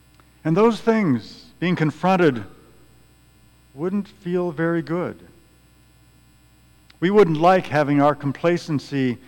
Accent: Carlinville, Illinois, United States; So when I was growing up in Carlinville, I had no idea about the realities of my hometown.

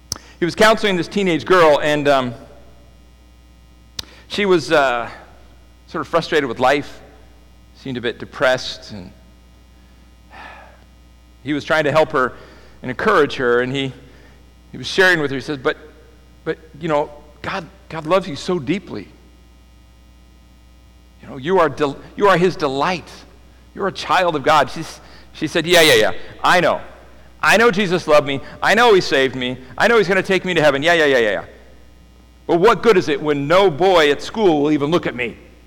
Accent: California, United States; I grew up in California around the Bay Area, and around there, we were San Francisco Giants fans, baseball, right?

